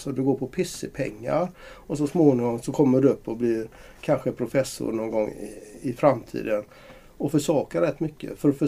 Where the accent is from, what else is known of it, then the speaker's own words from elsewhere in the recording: Gothenburg, Västra Götaland County, Sweden; accent: Gothenburg; jag värvades hit i Göteborg, och jag är ju göteborgare som alla hör.